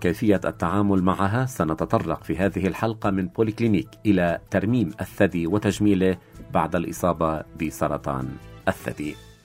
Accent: Lebanon; دائما كلبنانيين ننبعث مجددا إلى الأحسن

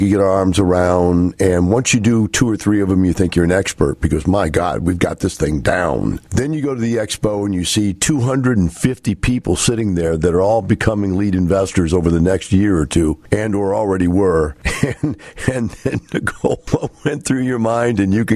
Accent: Wisconsin, United States; now in Texas, United States; I came from Wisconsin, which is a radically liberal leftist kind of state. And I lived in the Capitol and the college, both in the same town.

